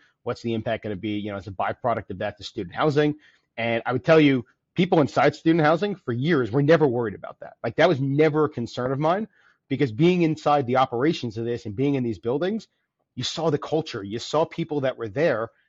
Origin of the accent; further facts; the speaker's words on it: New Jersey, United States; I was living in New York City, I was from New Jersey.